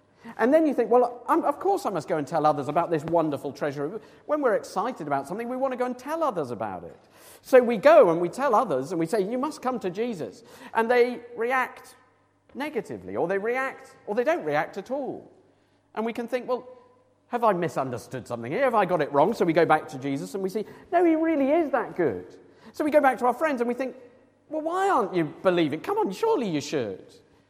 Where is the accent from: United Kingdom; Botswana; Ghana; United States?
United Kingdom; Cambridge, East of England; when I was growing up in Cambridge and you go on punting on the river